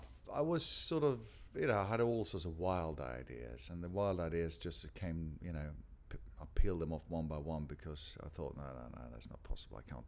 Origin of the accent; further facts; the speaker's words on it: Farnham, South East England, United Kingdom; I'm 50 years old and I'm from Farnham, Surrey.